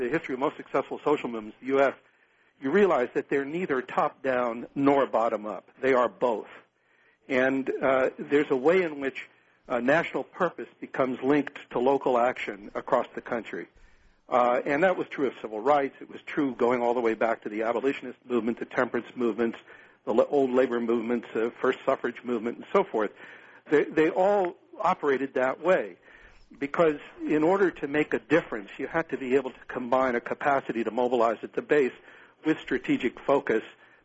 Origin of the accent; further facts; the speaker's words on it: Bakersfield, California, United States; also born or lived in Germany; I grew up in Bakersfield. I never saw the farm worker world.